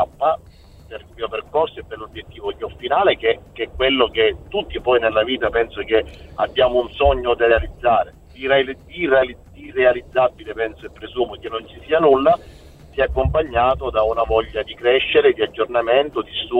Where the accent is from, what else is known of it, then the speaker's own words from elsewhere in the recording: Sicily, Italy; Allora, no, da siciliano sicuramente è un orgoglio